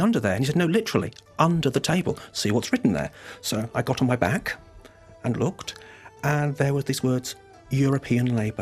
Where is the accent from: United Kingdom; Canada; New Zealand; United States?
United Kingdom; accent: British; now in Australia; you can tell from my accent, I'm of British origin, good European labour here